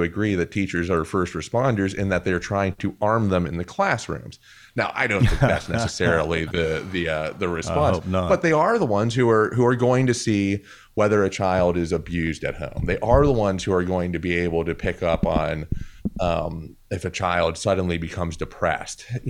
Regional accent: Wheeling, West Virginia, United States; I grew up in Wheeling, and I have serious hesitance about the benefits of fracking

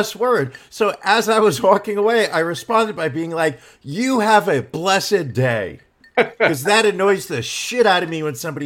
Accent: New York, United States; I'm a New Yorker. I mind my business. That's what we do in New York.

